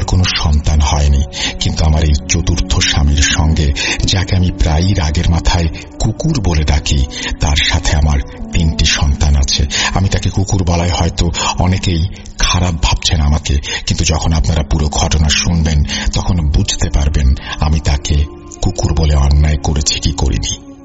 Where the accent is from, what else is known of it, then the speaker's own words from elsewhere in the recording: Chittagong, Chittagong Division, Bangladesh; born there; আমার জন্ম চট্টগ্রামের আগ্রাবাদ এলাকার কোন একটা স্থানে।